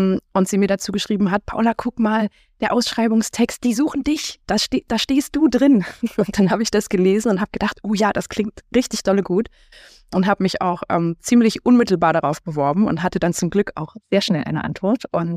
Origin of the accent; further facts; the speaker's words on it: Halle an der Saale, Saxony-Anhalt, Germany; Ich komme aus Halle an der Saale im schönen Sachsen-Anhalt